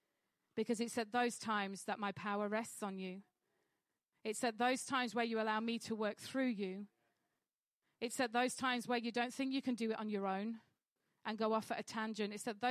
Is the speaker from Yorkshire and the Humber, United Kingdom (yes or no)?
yes; Yorkshire and the Humber, United Kingdom; I'm a Yorkshire lass. I don't do weakness.